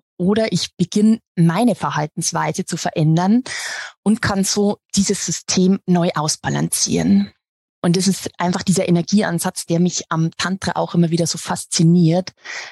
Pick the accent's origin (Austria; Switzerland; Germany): Germany; Regensburg, Bavaria; Und ich bin aus Regensburg, aus Bayern.